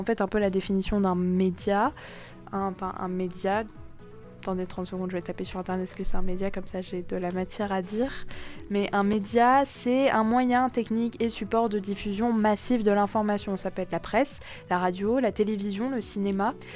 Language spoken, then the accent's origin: French; France; donc moi je suis française